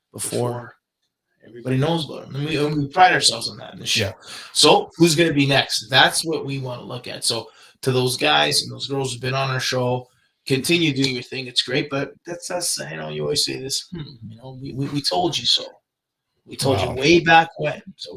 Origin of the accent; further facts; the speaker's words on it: Canada; I think this is the first time I've been so excited as a Canadian soccer fan to see the team play and to play.